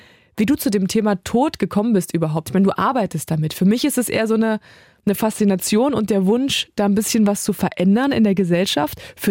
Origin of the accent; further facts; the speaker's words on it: Halle, Saxony-Anhalt, Germany; born there; ich bin Moderatorin, ich bin gebürtig aus Halle, also Hallenserin, immer mal weg gewesen, aber immer gerne wieder zurückgekommen.